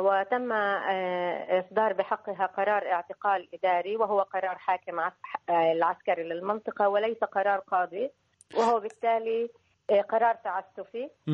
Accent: Palestine; كفلسطينيين نعم نشعر نحن وأسرنا دوما بالتهديد من قبل هذا الاحتلال

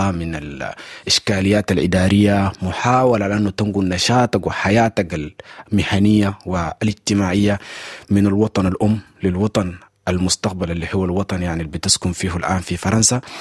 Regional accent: Sudan; وأنا كنت واحد من السودانيين اللي هو يعني مريت بكل حالة بتاعت المشاعر الذكرتية

